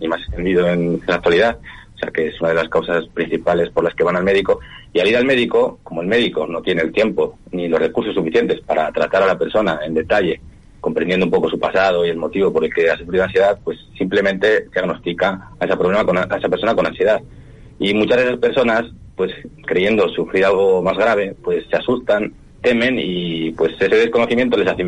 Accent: Basque Country, Spain; now in Palma de Mallorca, Spain; Pues ahora estoy en Palma de Mallorca. Vivo desde hace unos años en Palma de Mallorca, pero soy del País Vasco, ajá, del norte.

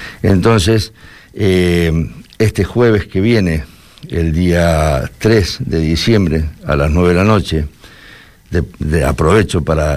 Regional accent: Argentina; vamos a empezar, como es mi tierra, con un tataki de un solomillo de Angus argentino

